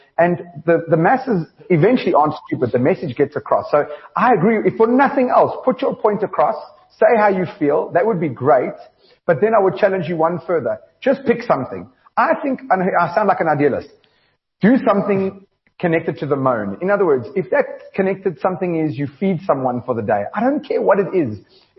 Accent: South Africa; I'm just a South African citizen.

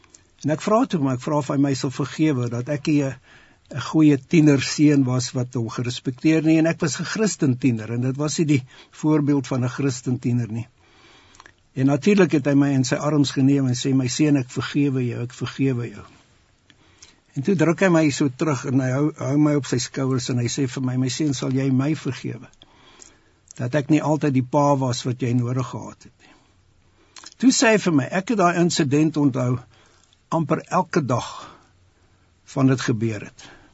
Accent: England, United Kingdom; Afrikaans is a second language; moved away as an adult; ek is 'n Engelsman, maar ek het Afrikaans gevry. So, ons, my vrou het mekaar hier ontmoet in Suid-Afrika, ons is die afgelope 20 jaar in Londen.

